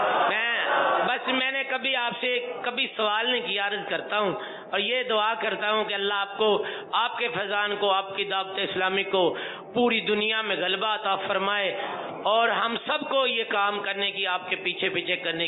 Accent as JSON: {"language": "Urdu", "town": "Lahore", "region": "Punjab", "country": "Pakistan", "said": "اور میں لاہور سے آیا ہوں, اور الحمدللہ آپ کی نگاہ کرم سے میں یہاں پر 20 سال سے حاضر ہو رہا ہوں"}